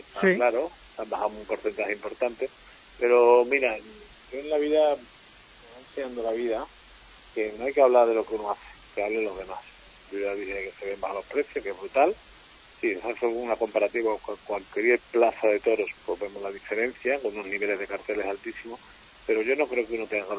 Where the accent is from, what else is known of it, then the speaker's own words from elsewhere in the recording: Cantabria, Spain; soy medio cántabro